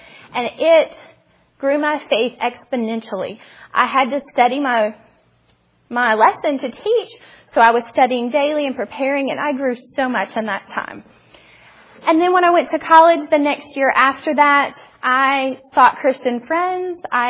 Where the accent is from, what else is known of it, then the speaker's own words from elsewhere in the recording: Manita, Virginia, United States; I was born in Manita, Virginia, which is funny because most people don't have a clue where that is.